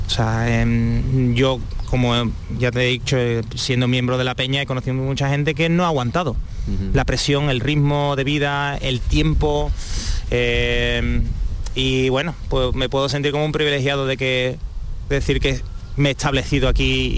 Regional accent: Conil, Andalusia, Spain; also born or lived in Seville; Yo pasé por esas también desde muy pequeño en Conil, casi nací en Conil, si no fuera porque mi madre decidió de volverse a Sevilla

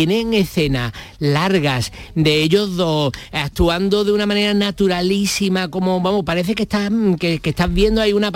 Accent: Spain; somos españoles haciendo cine y televisión maravillosamente.

